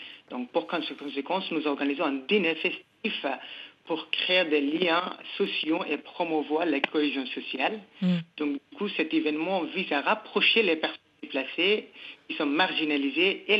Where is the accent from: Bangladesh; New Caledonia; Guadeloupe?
Bangladesh; now in France; Alors, moi, je viens de Bangladesh. J'ai dû quitter mon pays pour des raisons politiques. Et après, donc, moi, je me suis retrouvé dans différents pays. Finalement, après avoir été déplacé dans six différents pays, je me suis retrouvé en France.